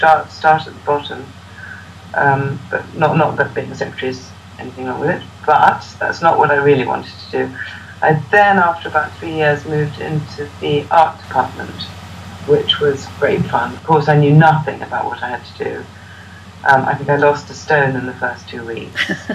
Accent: London, United Kingdom; I was born in London and brought up in London, but have always yearned to live in the country ever since I can remember.

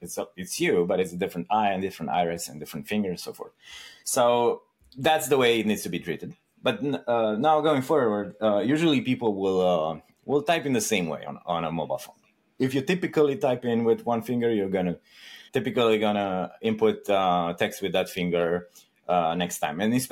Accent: Romania; I'm from Romania originally, so it's Europe.

